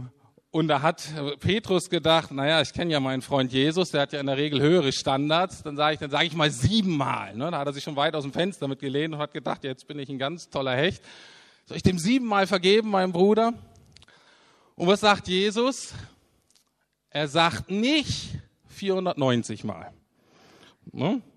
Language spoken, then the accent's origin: German; Germany; Und deswegen können wir als Deutsche schon sagen, Sünden sind sozusagen moralische Schulden anderen gegenüber.